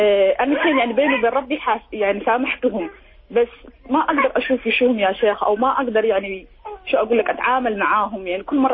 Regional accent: Somalia; now in Sharjah, United Arab Emirates; أنا صومالية مقيمة في دولة الإمارات مدينة الشارجة.

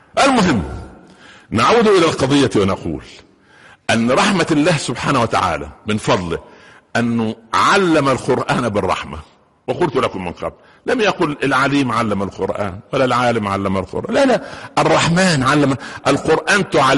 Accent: Minya Governorate, Egypt; كانت عند مدينة عندنا في المنيا اسمها البهنسة مدينة صغيرة كده جنب بني مزار قرية

